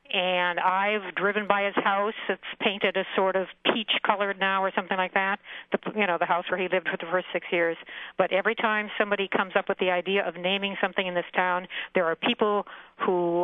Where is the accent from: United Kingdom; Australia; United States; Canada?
United States; Moorhead, Minnesota; now in Duluth, United States; I'm not originally from Duluth. I'm originally from Moorhead, Minnesota